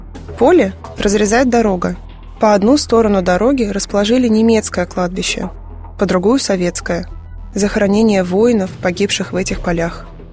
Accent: Volgograd Oblast, Russia; Моя малая родина – Волгоградская область. С детства Мамаев курган в Волгограде был для меня местом родным и схоженным.

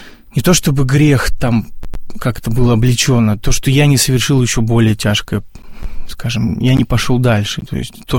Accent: Sergiev Posad, Moscow Oblast, Russia; born there; так как я уже неоднократно рассказывал, что я родился в Сергиевом Посаде

